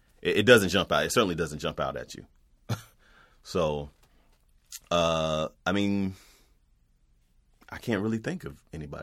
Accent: North Carolina, United States; I'm Southern. Like, culturally, I'm Southern. I'm from North Carolina.

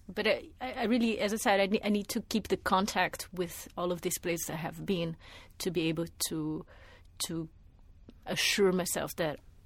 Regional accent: Brazil; now in Atlanta, United States; Yes, I grew up in Brazil. I was born and grew up in Brazil. My family is already a family of immigrants, as probably 90% of Brazilians are. I'm mixed. I belong to different cultures already.

